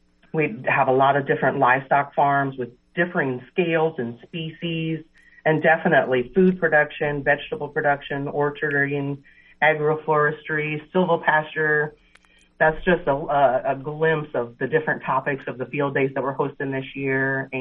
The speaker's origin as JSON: {"language": "English", "region": "Iowa", "country": "United States", "tie": "born or raised there", "said": "Well, I am proud to say that I am an Iowa native born and raised."}